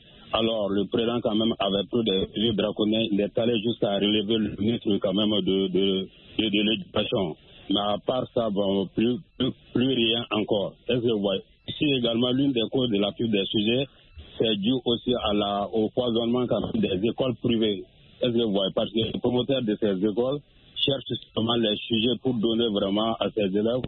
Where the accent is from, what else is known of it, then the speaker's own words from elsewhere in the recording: Mali; chez nous, au Mali